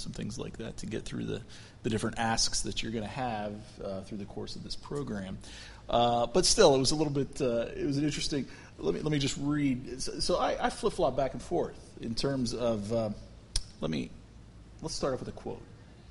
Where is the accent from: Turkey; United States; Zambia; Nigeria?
Turkey; I grew up in Turkey as a missionary kid, so I've sort of been back.